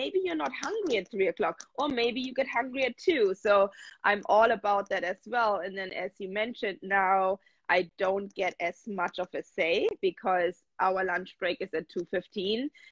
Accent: Germany; now in United States; Something that I had to, or that I was kind of struggling with is when I moved to the States from Germany, I danced in Canada for a while

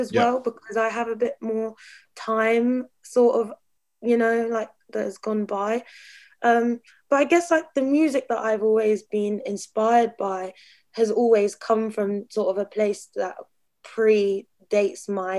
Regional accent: Brighton, South East England, United Kingdom; because like I'd really come out of like growing up in Brighton, like really normal family, no connection to like the music industry.

